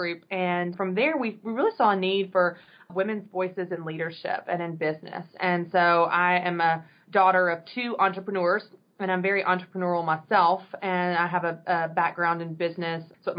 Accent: Nashville, Tennessee, United States; So I am from Nashville, and so I've lived here most of my life except for when I went away to college.

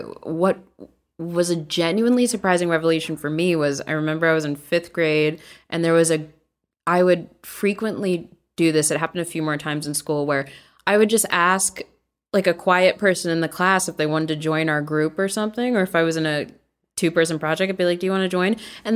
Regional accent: Washington, D.C. area, United States; Yeah, right outside of DC.

